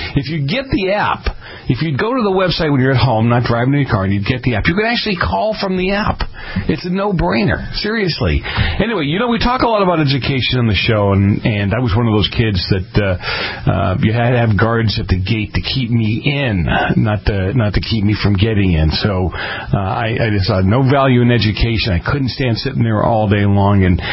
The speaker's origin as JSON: {"language": "English", "region": "East Coast", "country": "United States", "tie": "born or raised there", "lives_now": "California, United States", "said": "I grew up on the East Coast. The buildings were enclosed."}